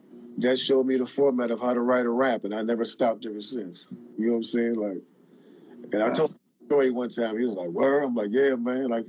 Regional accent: Cleveland, Ohio, United States; now in California, United States; What I'm doing in Ohio is in my hometown, Cleveland, in my neighborhood, is I'm in the process of acquiring the property of my old elementary school.

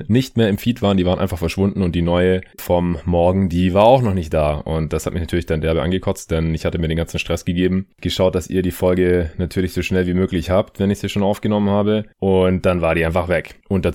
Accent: Stuttgart, Baden-Württemberg, Germany; wegen denen ich jetzt hier auch gerade in meiner alten Heimat in Stuttgart bin

